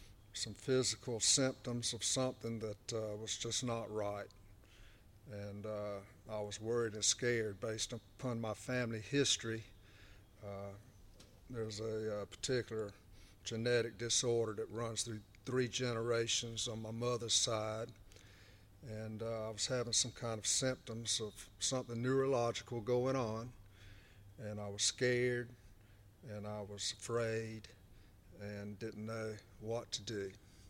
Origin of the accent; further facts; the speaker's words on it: Marion, South Carolina, United States; now in Florence, United States; Yes, I grew up in the Baptist church in my hometown of Marion, South Carolina.